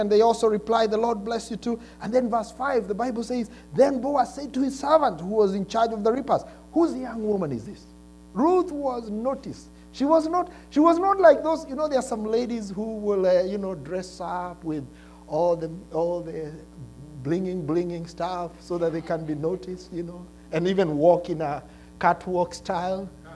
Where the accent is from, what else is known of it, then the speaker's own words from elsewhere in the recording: Kenya; moved away as an adult; now in United States; when we came from Kenya 12 years ago on a Tuesday before Thanksgiving, 4 kids.